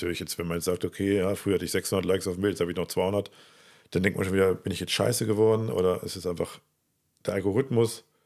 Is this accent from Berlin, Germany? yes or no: no; Salzgitter, Lower Saxony, Germany; Ich bin aus Salzgitter und um ehrlich zu sein, was ist nicht schöner als Salzgitter?